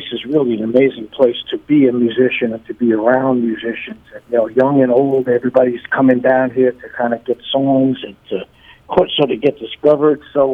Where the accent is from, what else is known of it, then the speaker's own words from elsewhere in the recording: New York, United States; Well, you know, growing up in New York, we had a great advantage, man.